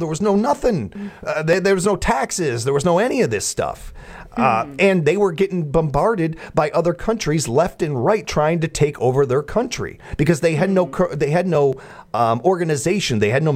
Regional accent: United States; I love this country. I'm damn proud of being an American.

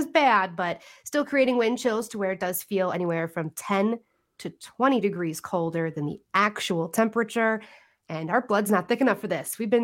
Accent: Illinois, United States; I was up yesterday watching tornadoes head towards my hometown in Illinois.

